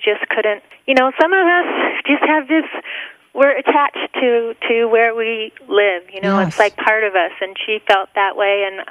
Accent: California, United States; No, I am from the Bay Area.

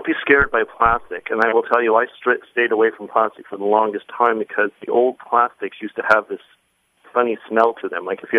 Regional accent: New York, United States; also born or lived in California; No, I'm a native New Yorker.

